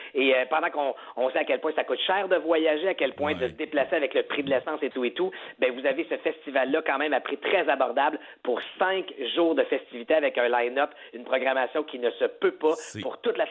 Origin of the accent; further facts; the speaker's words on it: Gatineau, Quebec, Canada; moi, je suis un gars du coin, j'ai grandi à Gatineau